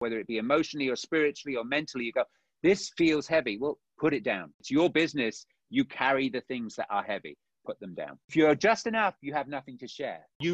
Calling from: Maui, Hawaii, United States; And I'm joining you from Maui.

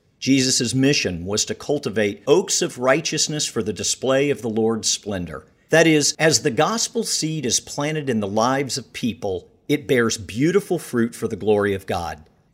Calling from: Fort Worth, Texas, United States; I am coming from Fort Worth, Texas, and I am the pastor of Central Bible Church.

